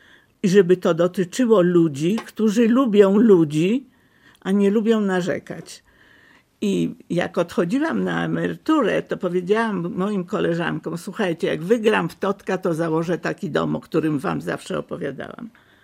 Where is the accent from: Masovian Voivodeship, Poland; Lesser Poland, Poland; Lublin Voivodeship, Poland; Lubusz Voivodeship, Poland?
Lublin Voivodeship, Poland; Lublin; a ja lublinianka, przecież od urodzenia jestem lublinianką.